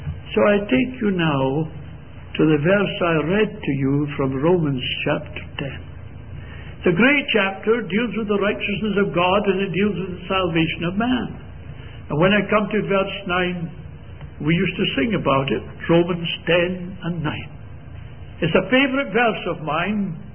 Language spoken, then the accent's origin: English; United Kingdom; I said, "Well, I came from Britain over here."